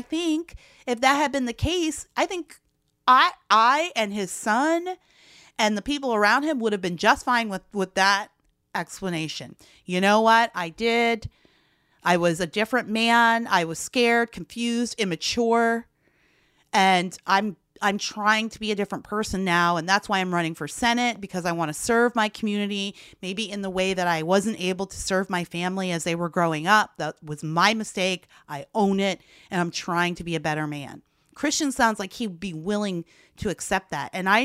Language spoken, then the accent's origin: English; California, United States; But that's my opinion as a Californian, someone who does not cast a vote in Georgia.